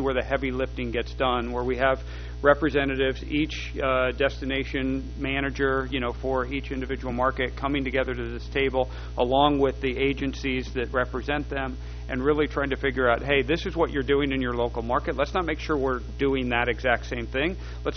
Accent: Las Vegas, Nevada, United States; going back to my former life growing up in Las Vegas

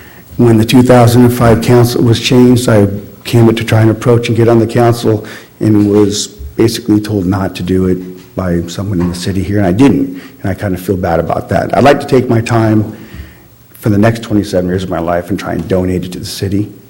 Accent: Newport Beach, California, United States; I grew up in the Newport Beach area, used to go to Balboa Beach.

